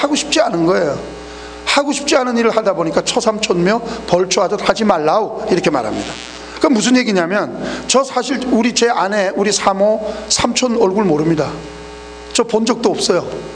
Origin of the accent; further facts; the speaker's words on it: Busan, South Korea; born there; 저는 부산에서 태어났습니다만